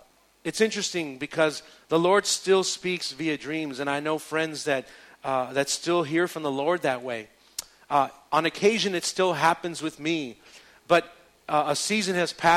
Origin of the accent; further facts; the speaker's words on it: El Paso, Texas, United States; I'm from El Paso, Texas. And El Paso, Texas is basically like 95% Mexican, okay?